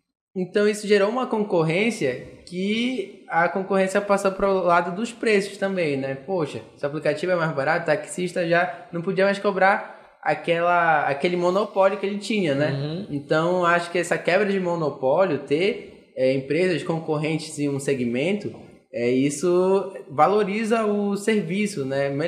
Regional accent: Belém, Pará, Brazil; moved away; Não, sou de Belém, né?

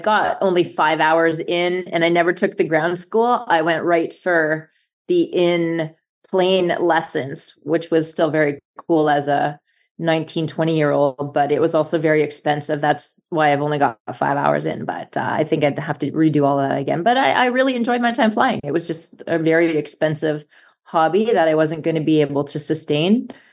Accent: Winnipeg, Manitoba, Canada; when I was a teenager and I grew up in Winnipeg

